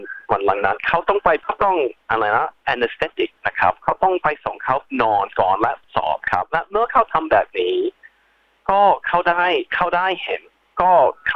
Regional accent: Australia; ผมเป็นคนออสเตรเลียจริงๆผมเกิดที่ออสเตรเลีย

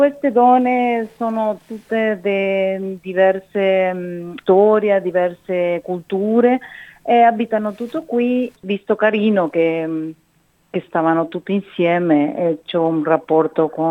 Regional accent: Uruguay; Italian is a second language; now in Australia; Io sono cresciuta in Uruguay e ho vissuto diverse situazioni di difficoltà economica, sociale.

